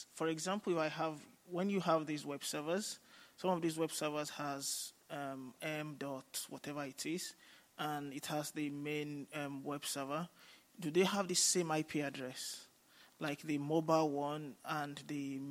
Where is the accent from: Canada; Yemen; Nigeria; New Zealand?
Nigeria; I'm from Nigeria.